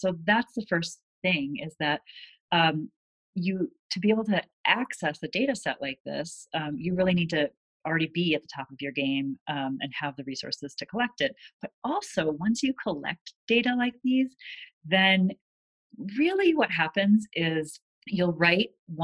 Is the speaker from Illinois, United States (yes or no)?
no; Minnesota, United States; now in Chapel Hill, United States; I'm from Minnesota.